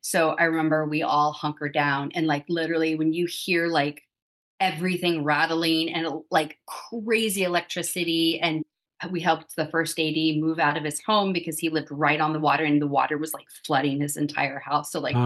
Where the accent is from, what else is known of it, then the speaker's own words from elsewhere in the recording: Florida, United States; accent: Southern; I had a little bit of a Southern accent growing up in Northern Florida. And I still say y'all.